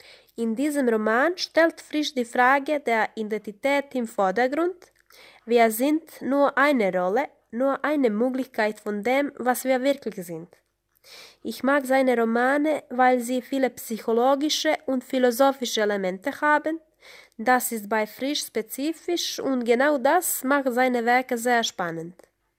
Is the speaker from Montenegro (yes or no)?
yes; Montenegro; German is a second language